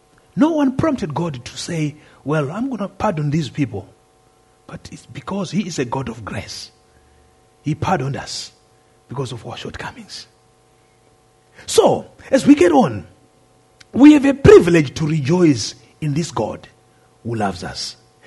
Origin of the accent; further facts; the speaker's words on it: Zimbabwe; moved away as an adult; I said, well, I'm from Zimbabwe. Oh, when did you come into this country? I said, well, I came in 2001 and my wife came in year 2000.